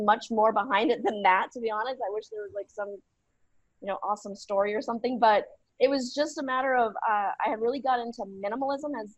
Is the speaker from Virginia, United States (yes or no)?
no; Nebraska, United States; moved away as an adult; also born or lived in Arizona; I'm originally from the U.S., spent a lot of time growing up in the Midwest in Nebraska.